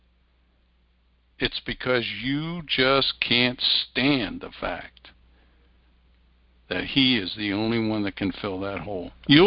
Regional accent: Wales, United Kingdom; I'm a Welshman, so we're kinsmen.

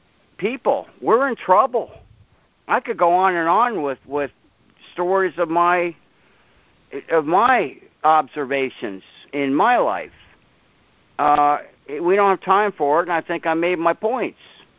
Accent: Scotland, United Kingdom; And, oh, Dan, you know I'm Scottish.

